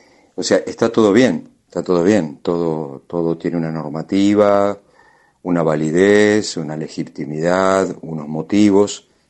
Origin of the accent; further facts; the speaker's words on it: Argentina; y como argentino que los chicos estén en la escuela